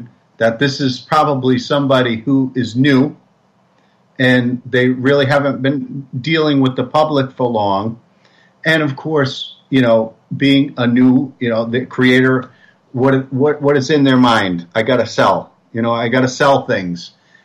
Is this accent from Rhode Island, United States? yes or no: yes; Rhode Island, United States; Well, Rhode Island Comic-Con is my hometown